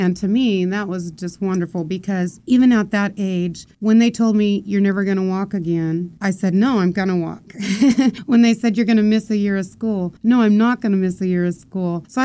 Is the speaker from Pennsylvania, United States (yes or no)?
no; Layton, California, United States; I grew up in Layton, which is not far from Hanford.